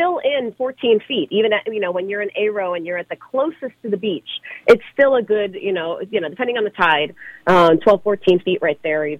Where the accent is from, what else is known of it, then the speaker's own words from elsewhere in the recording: Illinois, United States; also born or lived in Chicago; I grew up in the Midwest in central Illinois, where there's a lot more corn than there is ocean.